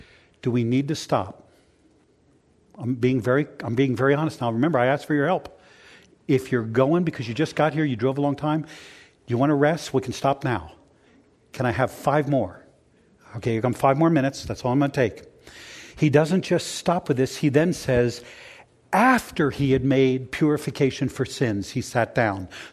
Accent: Philadelphia, Pennsylvania, United States; I grew up in Philadelphia. I've been beat up a few times.

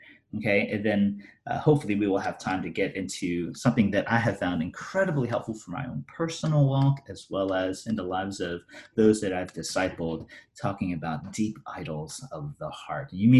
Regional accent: United States; Me and my brother, who were born and raised in the States, we grew up in a sense with two identities, an identity as an American, but an identity also as Korean.

